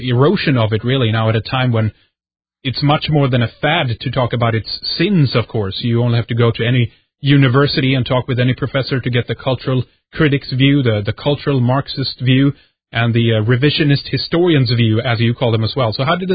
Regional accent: Sweden; from Sweden, Scandinavia.

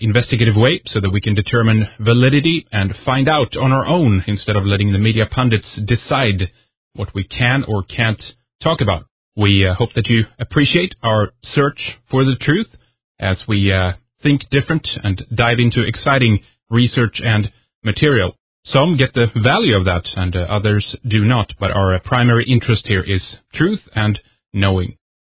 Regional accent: Sweden; English is a second language; from Sweden, and this is Red Ice Radio.

